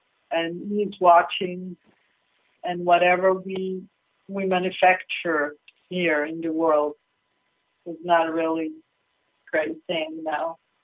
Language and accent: English; Israel; I'm from the Holy Land. This is from the Holy Land, guys, Israel.